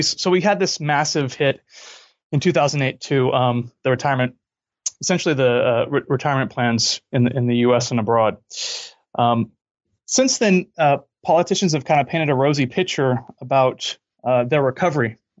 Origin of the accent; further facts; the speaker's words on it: California, United States; But I grew up in California.